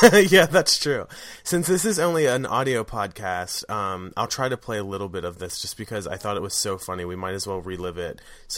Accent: Maryland, United States; now in New York, United States; here in New York, there's a small group of us that are from my hometown who one by one sort of made their way to New York.

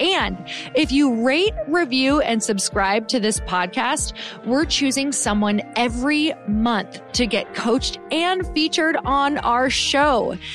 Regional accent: Midwest, United States; Okay, so I don't know about you, but I'm from the Midwest. So I just want you to picture very, very cold winters.

